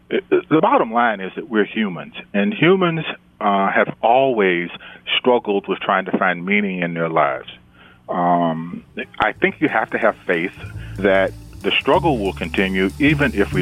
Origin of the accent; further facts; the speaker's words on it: North Carolina, United States; I grew up in North Carolina to parents who were black. I have considered myself black all my life